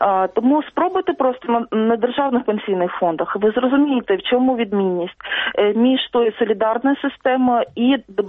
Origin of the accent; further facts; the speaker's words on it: Donetsk Oblast, Ukraine; Так, я родом з Донеччини, я хотіла б якраз своєму земляку навести такий приклад.